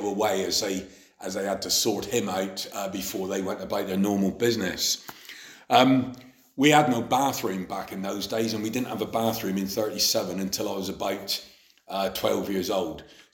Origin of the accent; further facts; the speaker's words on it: Bishopsteignton, South West England, United Kingdom; accent: Devonian; also born or lived in Newton Abbot; So, I was born in Newton Abbott Hospital, February 22nd, 1958, and yanked back to Bishop Stainton to be able to earn the privilege of being called a Bishop Boy.